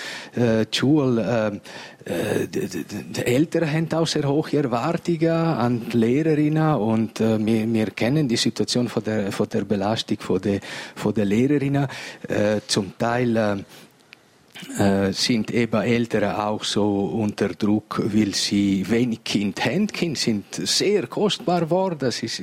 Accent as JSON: {"language": "German", "town": "Poschiavo", "region": "Graubünden", "country": "Switzerland", "tie": "born or raised there", "said": "Ich bin in einer Familie in Poschiavo aufgewachsen."}